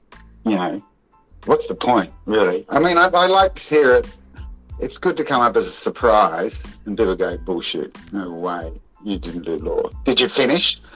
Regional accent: Brisbane, Queensland, Australia; Before school, from 3 to 5, and then I went to Ascot State School, 7 years.

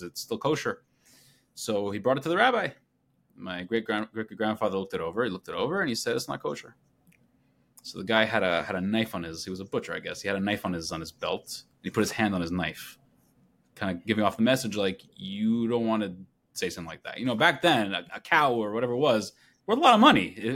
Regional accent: Brooklyn, New York, United States; I was raised in Brooklyn. I have four brothers. My parents and my rest of my brothers still live there.

